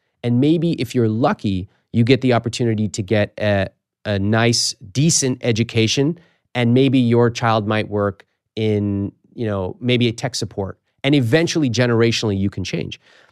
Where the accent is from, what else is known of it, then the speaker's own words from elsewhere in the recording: United States; born there; I feel so fortunate that I was born in America where I can build a business like this.